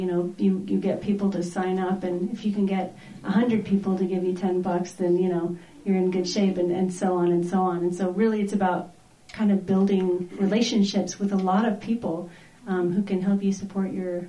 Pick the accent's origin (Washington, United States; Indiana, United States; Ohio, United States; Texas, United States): Texas, United States; now in Oregon, United States; You know, it's tough because I'm from Texas and I've been so many times, but now that I live in Oregon, it's just so hard to get there.